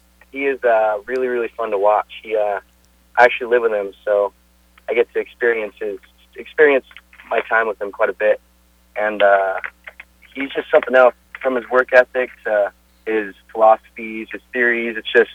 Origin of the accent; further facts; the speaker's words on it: West Coast, United States; I was born and raised on the West Coast, so that's where I stand.